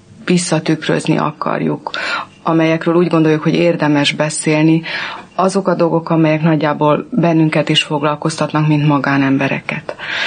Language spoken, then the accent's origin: Hungarian; Budapest, Hungary; also born or lived in Pély; tulajdonképpen ott születtem, lévén az, hogy az édesapám egri volt, és éppen akkor Pélyen tanított. Tehát egy ilyen félig meddig kis palóc faluban, nem messze Egertől